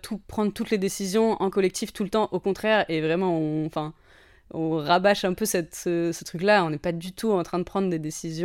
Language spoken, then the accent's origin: French; Normandy, France; Moi, je suis normande, donc c'est ma réponse préférée.